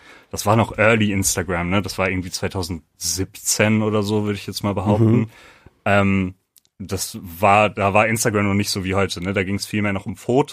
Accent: Lüdenscheid, North Rhine-Westphalia, Germany; Also ich komme ja selber aus dem Kaff. Ich komme ja aus Lüdenscheid im Sauerland. Lüdenscheid hat 80.000 Einwohner. Mittelgroße Stadt, ist jetzt auch nicht die kleinste Stadt der Welt, aber so wirklich viel geht da nicht.

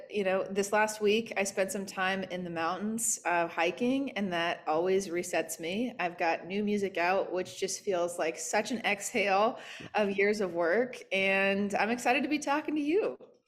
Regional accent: Waukee, Iowa, United States; moved away as an adult; I'm originally from Iowa, from a town called Waukee, which is outside of Des Moines. I grew up there

